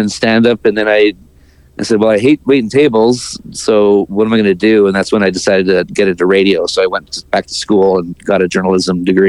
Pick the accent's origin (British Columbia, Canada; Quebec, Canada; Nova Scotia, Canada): British Columbia, Canada; Victoria; And the first job I got offered was back here in Victoria, my hometown, so we moved again.